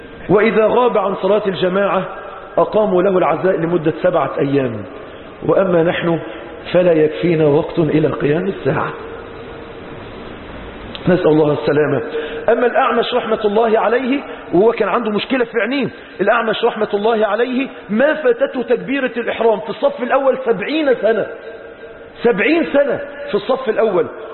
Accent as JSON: {"language": "Arabic", "country": "Egypt", "said": "احنا عندنا في مصر هنا احنا طبعا اللي اتجوز مع رخصة 7 أيام انه ما يخرجش من البيت اصلا."}